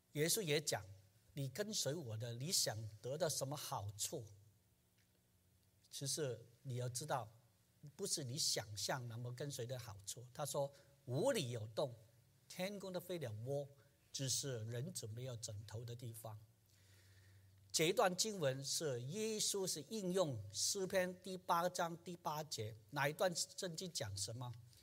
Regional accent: China; 跟我们今天做追思礼拜或是我们中国人安葬的仪式是完全不一样

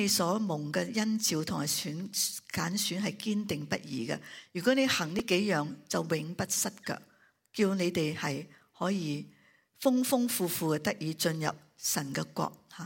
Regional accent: China; 这些我们中国人 很正的

